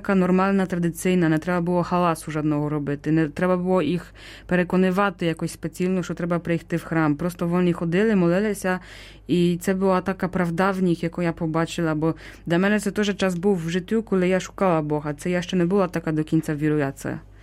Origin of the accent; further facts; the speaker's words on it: Wrocław, Lower Silesian Voivodeship, Poland; Ну, я з дужого міста сама. Я там народилася в Вроцлаві, біля Вроцлавя, але жила ціле життя в місті.